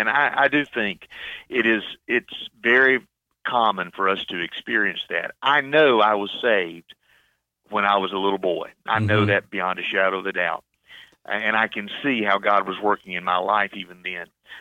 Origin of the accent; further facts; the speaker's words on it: Greensboro, North Carolina, United States; moved away as an adult; I grew up in North Carolina in the city of Greensboro there and lived there really all my life until I was about 22 years old.